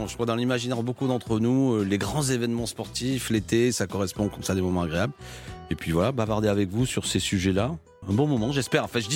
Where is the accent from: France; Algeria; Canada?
France; Béziers, Occitanie; Moi, je suis originaire de Béziers, terre de rugby